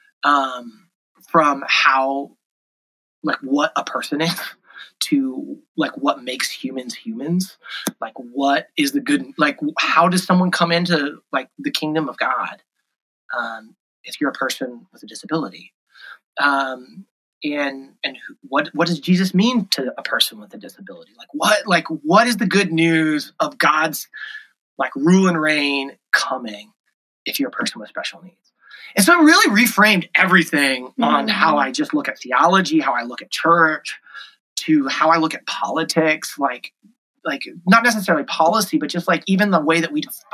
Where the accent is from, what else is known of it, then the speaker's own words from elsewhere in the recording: Arizona, United States; So we were actually, so I grew up in Arizona